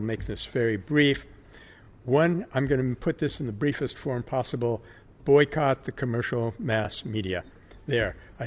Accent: California, United States; Thirdly, and of course I'm from California, so I would say this

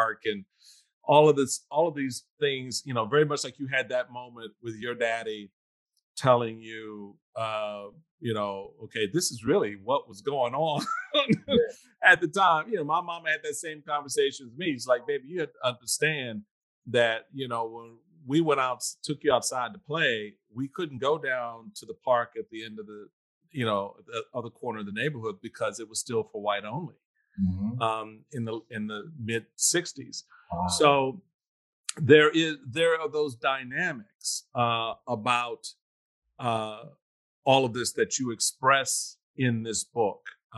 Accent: Washington, District of Columbia, United States; as a young Black kid at the time growing up in Washington, D.C.

